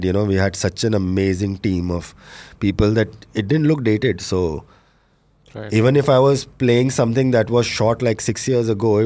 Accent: Delhi, India; I grew up in Delhi. I did my college in Delhi.

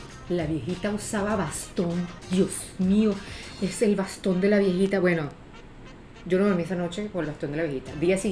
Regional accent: Venezuela; Nosotros venimos de Venezuela.

